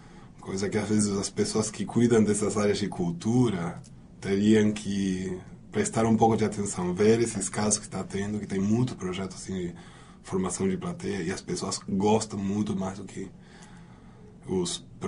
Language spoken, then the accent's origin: Portuguese; Mar del Plata, Buenos Aires Province, Argentina; Portuguese is a second language; moved away; eu nasci em Buenos Aires, mas eu me considero marplatense, né, que é o ano de vida, já estava morando lá, então toda a minha primeira formação é lá em Mar del Plata.